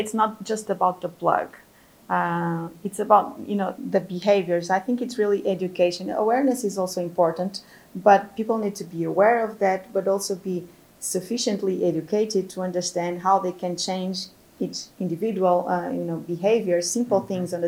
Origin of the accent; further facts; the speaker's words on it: Portugal; English is a second language; Well, being from Portugal, I guess I have to choose pick a place in Portugal, in my home country.